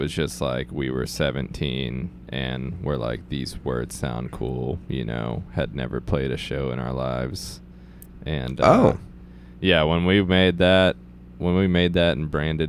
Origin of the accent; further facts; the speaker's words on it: Texas, United States; we were the only band with singing that played a show, like kind of growing up in Texas.